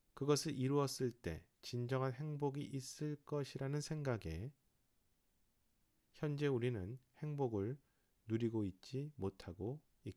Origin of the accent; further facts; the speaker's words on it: South Korea; 우리는 특히 우리 한국 사람은요, 미래를 향해 달리기 좋아합니다.